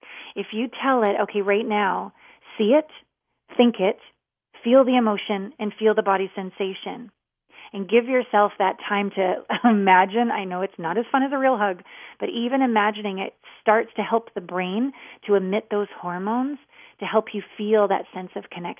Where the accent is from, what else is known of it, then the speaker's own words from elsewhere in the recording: Canada; I'm a Canadian.